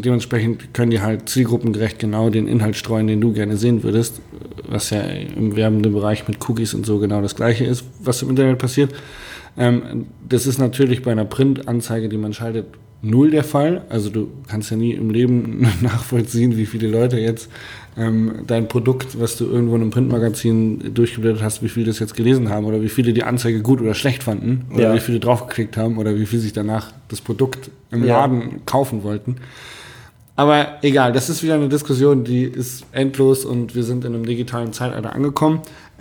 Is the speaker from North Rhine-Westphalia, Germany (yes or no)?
no; Hanover, Lower Saxony, Germany; Ich komme aus Hannover und ganz viele meiner Freunde aus Hannover